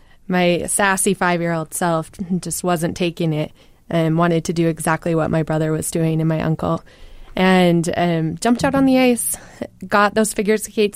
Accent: Utah, United States; I grew up playing in Golden Spikes, so I grew up at the ice sheet.

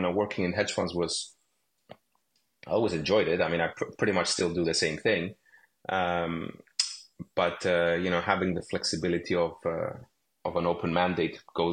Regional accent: Cyprus; I grew up in Cyprus, so. From a very different background

